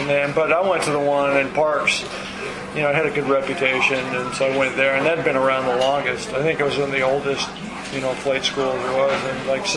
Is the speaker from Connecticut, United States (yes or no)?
yes; Connecticut, United States; I grew up in Connecticut on a little farm there, and my dad owned a construction company.